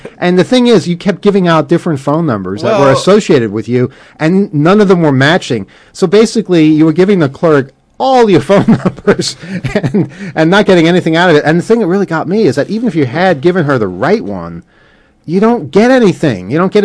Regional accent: United Kingdom; As a Brit, I'm deeply ashamed of it.

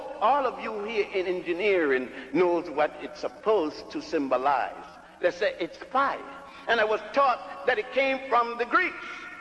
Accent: Puerto Rico; also born or lived in Ethiopia / Virgin Islands / Cuba / Brazil; I was born in Ethiopia, grew up in Puerto Rico, and the Virgin Islands, Cuba, and Brazil.

